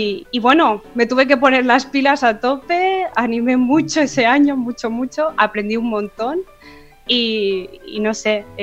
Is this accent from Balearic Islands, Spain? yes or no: yes; Balearic Islands, Spain; en mi pueblo de Mallorca, claro que estamos hablando que no soy de Madrid, no soy de Barcelona ni Valencia, soy de un pueblo de Mallorca